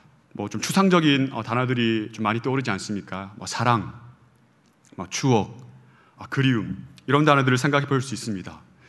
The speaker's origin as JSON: {"language": "Korean", "region": "Gyeongsang", "country": "South Korea", "lives_now": "Seoul, South Korea", "said": "경상도 사람이라 그런지 서울에서 생활한 지가 10년이 넘었음에도 불구하고 그 경상도의 그 죄성이 쉽게 떠나지 않습니다."}